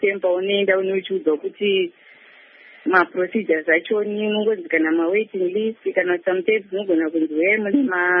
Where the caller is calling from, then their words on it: Masvingo, Zimbabwe; Okay, I'm calling you from Masingo.